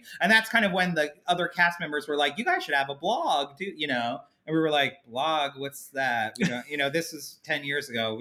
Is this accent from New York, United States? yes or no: yes; Long Island, New York, United States; Long Island.